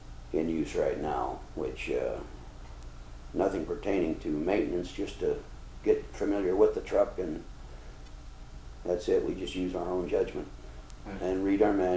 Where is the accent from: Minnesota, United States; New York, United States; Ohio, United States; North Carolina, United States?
Ohio, United States; Girard; I was born in Girard, 1921. Went to Girard schools.